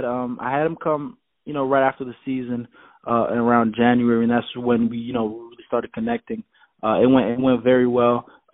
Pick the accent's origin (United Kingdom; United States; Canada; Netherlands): Canada; I'm originally from Canada. You know, I'm closing, you know, I just passed on my first year down here.